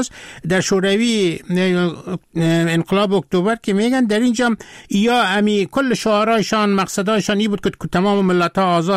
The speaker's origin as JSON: {"language": "Persian", "country": "Afghanistan", "moved": "yes", "said": "در قزاقستان مردم که فهمیدن که من از افغانستان هستم"}